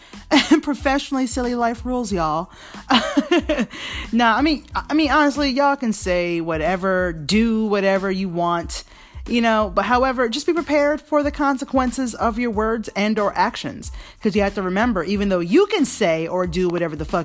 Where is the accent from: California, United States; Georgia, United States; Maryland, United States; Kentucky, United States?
Georgia, United States; Atlanta; I'm from Atlanta. I love your music.